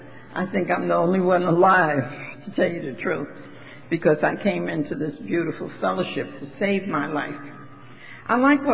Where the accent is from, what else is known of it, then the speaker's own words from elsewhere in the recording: Manhattan, New York, United States; also born or lived in Brooklyn / Queens; I'm the oldest of five children. I was born in Brooklyn and raised in Manhattan, and I've lived in Queens now for 50 years.